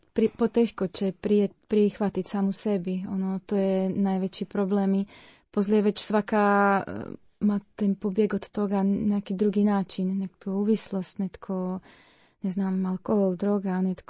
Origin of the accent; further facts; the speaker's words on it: Slovakia; Croatian is a second language; Ja dolazim iz Slovačke, imam 33 godina.